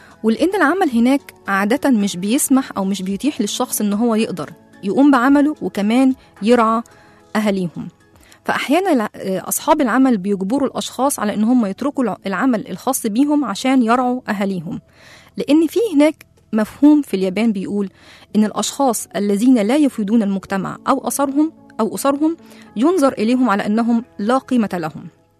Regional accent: Egypt; طيب تعالوا نشوف الكلام ده عندنا في مصر بقى وضعه إيه

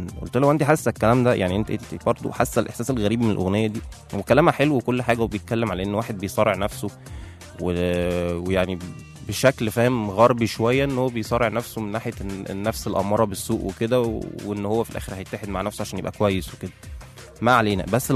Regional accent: Egypt; كانت الشباب عندنا في مصر هنا بيعملوها لما مثلا يكون واحد صاحبك متضايق

